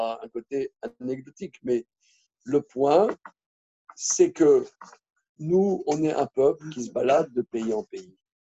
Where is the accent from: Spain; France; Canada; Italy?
France; born there; Moi, mes parents, c'est des juifs polacs. Bon, je suis né en France, d'accord. C'est un juif français. OK. Et quelque part, c'est indécrottable. Je suis un juif polonais.